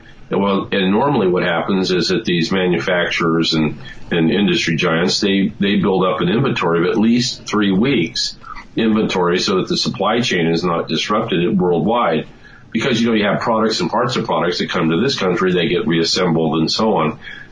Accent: California, United States; I'm speaking as a Californian

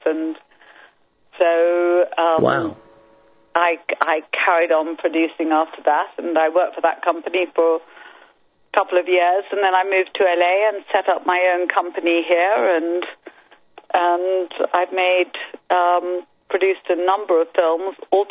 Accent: United Kingdom; accent: British; now in California, United States; I've lived in California now for 28 years. And I've somehow managed to keep my British accent.

